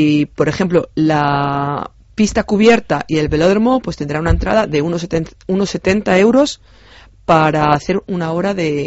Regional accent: Spain; como todo español, intentar tirar para adelante de la familia y del trabajo.

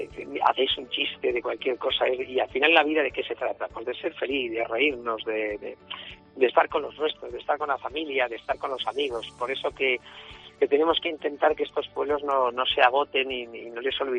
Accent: León, Castile and León, Spain; Y es como las médulas de mi tierra, el León.

